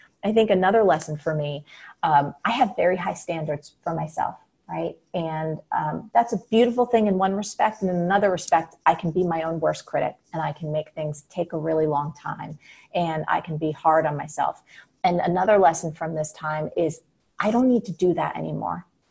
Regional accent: New York, United States; I'm from New York, and we have New York Governor Andrew Cuomo.

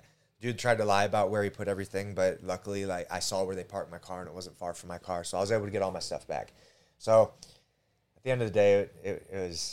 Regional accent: Texas, United States; Born and raised in Texas.

